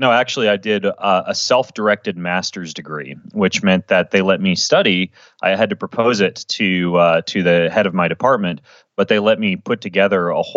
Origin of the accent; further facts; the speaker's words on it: Idaho, United States; I grew up in Idaho. I was homeschooled K-12, myself and my four siblings, and was just a consummate nerd.